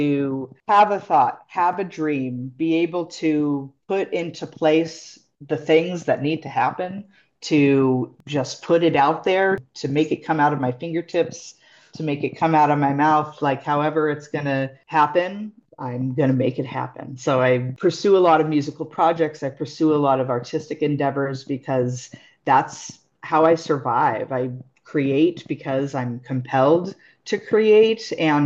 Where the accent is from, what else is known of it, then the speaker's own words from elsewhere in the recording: Tucson, Arizona, United States; centered around Tucson. I'm from Tucson. I love Tucson. I love this town. I love this community.